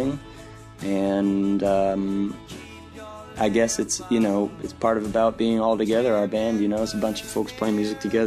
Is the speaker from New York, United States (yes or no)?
yes; New York City, New York, United States; Growing up in New York City, you know, we sort of get exposed to and listen to all different kinds of music